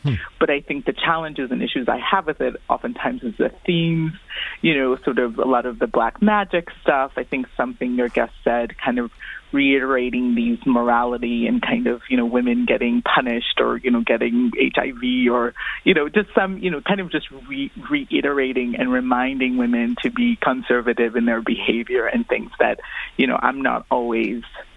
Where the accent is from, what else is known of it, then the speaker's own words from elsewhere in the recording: United States; I'm an okay Nollywood fan. I am Nigerian American. So my mother loves Nollywood.